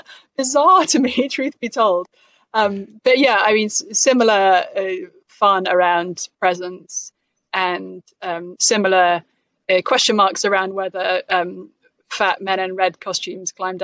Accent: England, United Kingdom; now in United States; I say I'm from England. They say, oh, I'd love to live in England.

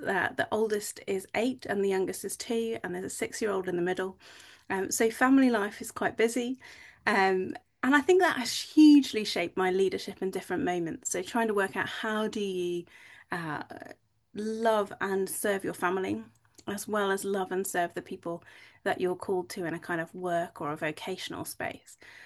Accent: New Zealand; now in United Kingdom; so I grew up in New Zealand where everyone had a bit of a can-do attitude, and when we came to England I found lots of people who were just a little bit more passive

